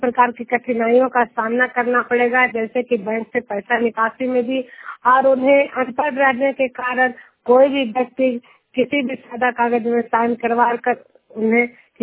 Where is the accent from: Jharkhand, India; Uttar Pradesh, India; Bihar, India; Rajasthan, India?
Bihar, India; Duniyar; मैं नालंदा जिला हिलसा प्रखंड दुनियार गांव के निवासी हूँ